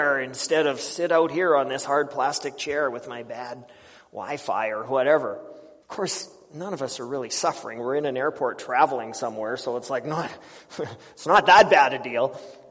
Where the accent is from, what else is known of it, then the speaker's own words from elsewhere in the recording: Canada; I'm traveling as a Canadian citizen, and citizenship in Canada has its privileges.